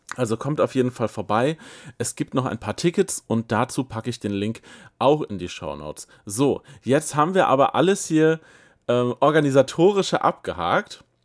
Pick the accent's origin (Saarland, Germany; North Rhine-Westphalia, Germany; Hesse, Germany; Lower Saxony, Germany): North Rhine-Westphalia, Germany; Herford; vorher aus Herford, wo ich aufgewachsen bin